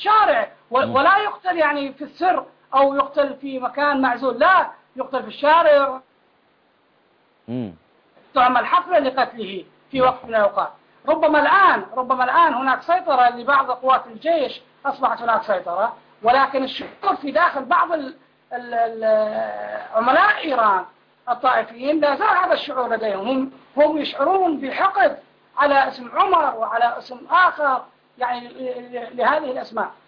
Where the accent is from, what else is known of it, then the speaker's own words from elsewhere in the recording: Basra, Basra Governorate, Iraq; كل الوجوه الموجودة الآن غريبة لا نعرفها نحن أبناء البصرة